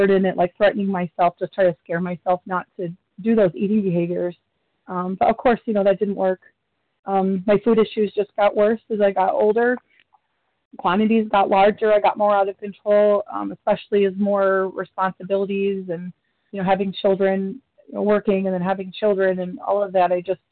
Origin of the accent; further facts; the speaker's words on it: Michigan, United States; I'm from Michigan, and I'm new to Vision.